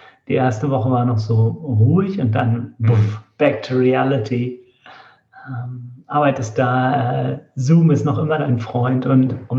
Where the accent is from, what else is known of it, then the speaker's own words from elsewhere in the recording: Northern Germany, Germany; und wir waren es als Norddeutsche, ich habe mich gar nicht getraut, was zu sagen oder so.